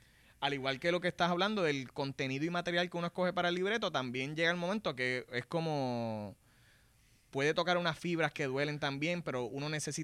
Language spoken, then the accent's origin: Spanish; Ponce, Puerto Rico; Nosotros grabamos en varios sitios en Ponce, que de verdad me dolió mucho grabar ese día y ver cómo mi pueblo y lo que fue mi niñez está hecho ruinas ahora mismo.